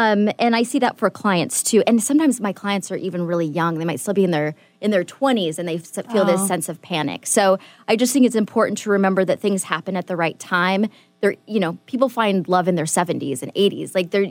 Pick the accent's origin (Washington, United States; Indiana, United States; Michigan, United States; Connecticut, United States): Washington, United States; Seattle; I moved back to Seattle, which is my hometown. I'd been living away for 10 years